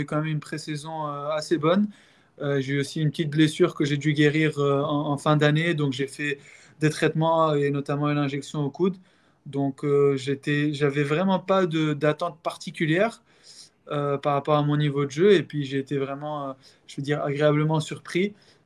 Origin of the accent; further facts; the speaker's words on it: Tunisia; j'ai 26 ans, je suis 225e mondial et je suis tunisien.